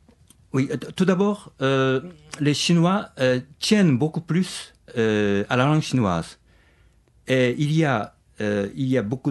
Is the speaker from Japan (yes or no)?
yes; Japan; French is a second language; Et chez nous, au Japon, on dit computer, même en japonais.